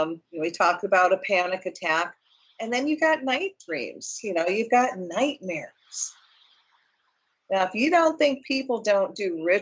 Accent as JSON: {"language": "English", "region": "Michigan", "country": "United States", "said": "I'm from Michigan, I learned it from the Ojibwe"}